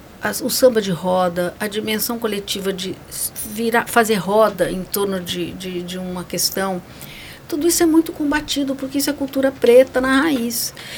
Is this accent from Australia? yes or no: no; Brazil; nós somos brasileiros